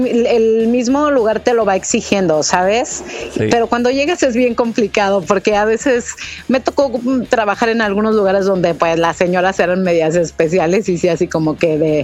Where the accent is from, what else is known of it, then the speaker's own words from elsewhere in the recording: Pachuca, Hidalgo, Mexico; moved away as an adult; now in Canada; Soy de Pachuca, Hidalgo.